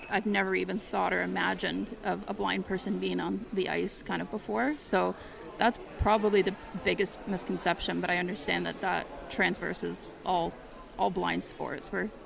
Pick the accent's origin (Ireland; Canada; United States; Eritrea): Canada; now in Oxford, United Kingdom; So I'm actually from Canada.